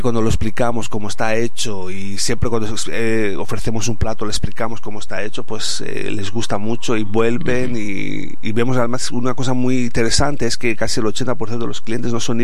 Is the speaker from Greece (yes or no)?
yes; Greece; Yo siendo griego, es siempre un plato estrella es la musaca.